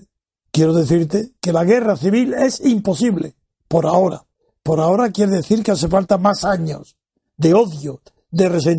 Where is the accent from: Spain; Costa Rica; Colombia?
Spain; Pero somos españoles.